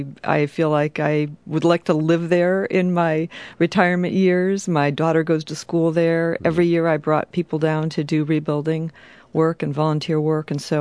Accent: United States; that would surprise me as an American who had heard about New Orleans but never really gotten to know it.

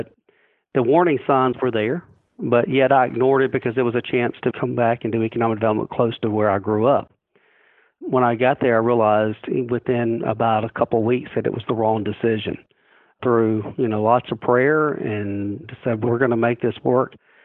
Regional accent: Mississippi, United States; I will tell you, as growing up in Mississippi, I never thought about once in my life of working anything in the Pacific Rim.

